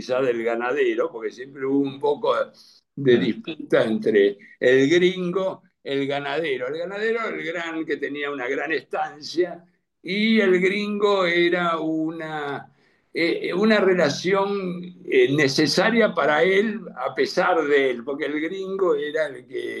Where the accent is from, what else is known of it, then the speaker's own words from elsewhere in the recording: San Antonio de Areco, Buenos Aires Province, Argentina; primero que somos de Areco y estas fotos, muchas son de Areco